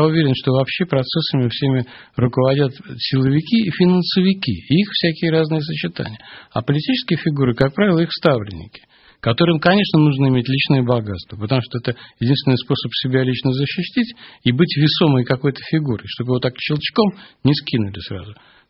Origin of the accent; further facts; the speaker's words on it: Saint Petersburg, Russia; я родился в самом центре Петербурга. Окна у меня выходили на летний сад в коммунальной квартире.